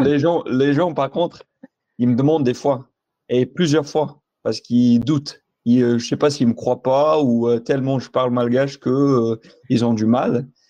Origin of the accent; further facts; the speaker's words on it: United States; j'ai grandi aux États-Unis. C'est qu'à partir de 19 ans que j'ai commencé à apprendre le malgache. Donc, aucun lien de sang avec Madagascar.